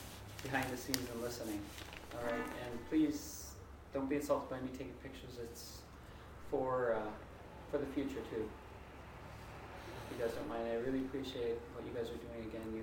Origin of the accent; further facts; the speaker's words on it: Old Harbor, Alaska, United States; I'm a fisherman from Old Harbor.